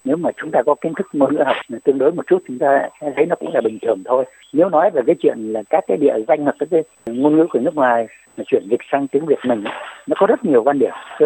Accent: Quang Ngai, Vietnam; also born or lived in Northern Vietnam; tôi có dịp từ miền Bắc tôi về quê tôi ở Quảng Ngãi

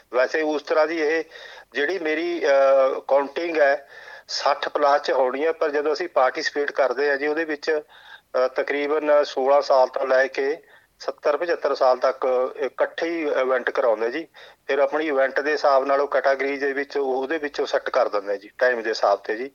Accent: Thaska, Punjab, India; ਮੈਂ ਜੀ ਪੰਜਾਬ ਦੇ ਵਿੱਚ, ਸਾਡਾ ਪਿੰਡ ਠਾਸਕਾ, ਤਹਿਸੀਲ ਤੇ ਡਿਸਟ੍ਰਿਕਟ ਮੋਹਾਲੀ ਹੈ ਜੀ।

